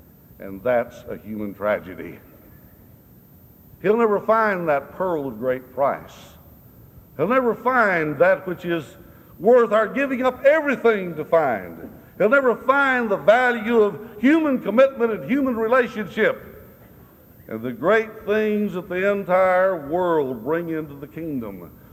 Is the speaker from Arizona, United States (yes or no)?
yes; Arizona, United States; I had the privilege of growing up near the Mexican border in the state of Arizona. And as a very small child, I attended a school that was primarily Hispanic.